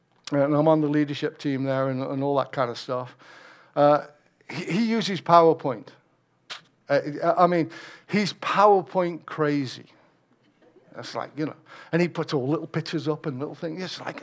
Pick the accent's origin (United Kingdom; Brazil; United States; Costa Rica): United Kingdom; England; It's like, look, I'm English, okay? And you know English people are very reserved.